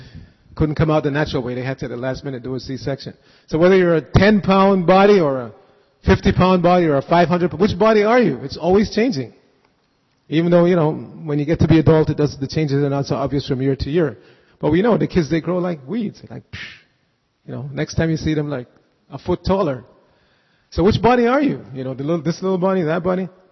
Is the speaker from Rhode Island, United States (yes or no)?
no; New York, United States; I grew up in New York. And I know the New Yorker mentality.